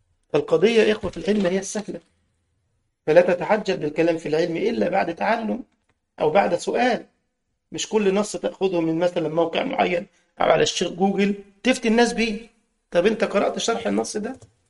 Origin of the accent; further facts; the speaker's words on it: Egypt; كان عندي محاضرة في مكان في القاهرة عندنا في مصر